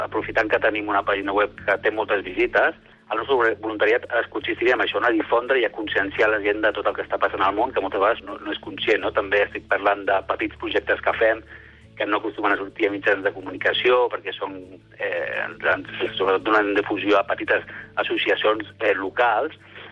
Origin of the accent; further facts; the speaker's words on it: Barcelona, Catalonia, Spain; now in Montblanc, Spain; tant jo com la meva dona som de Barcelona, i fa uns anys vam venir a Montblanc, que és un poble que ens ha acollit i ens sentim d'aquí ja.